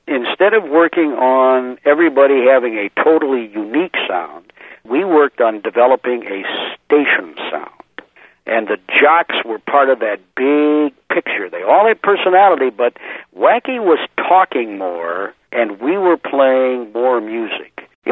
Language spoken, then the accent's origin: English; Detroit, Michigan, United States; I had an opportunity to go to Detroit. That's my hometown, Detroit